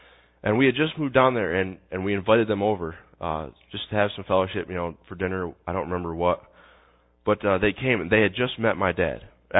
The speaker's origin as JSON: {"language": "English", "region": "New York", "country": "United States", "tie": "born or raised there", "also_born_or_lived": "Scranton, Pennsylvania", "said": "I grew up in New York, and we spent 6 years. We moved down to Scranton, Pennsylvania, and moved from the country to kind of the city."}